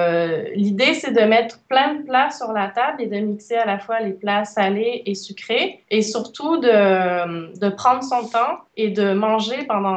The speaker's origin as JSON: {"language": "French", "region": "Quebec", "country": "Canada", "said": "Je suis québécoise et donc pour mon premier livre en France, je trouvais que le sujet était pertinent."}